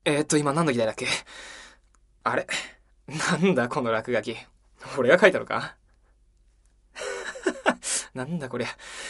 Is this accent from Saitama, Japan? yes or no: yes; Saitama, Japan; 僕は埼玉出身ですから、